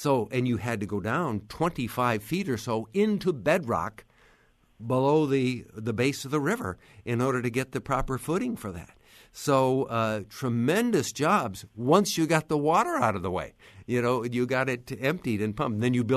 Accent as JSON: {"language": "English", "town": "Macomb", "region": "Illinois", "country": "United States", "tie": "born or raised there", "said": "who incidentally was raised in my hometown of Macomb"}